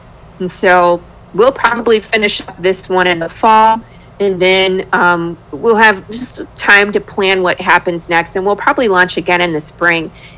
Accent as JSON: {"language": "English", "region": "Michigan", "country": "United States", "said": "I'm originally from Michigan, and in Michigan it's like your kids go back to school in September."}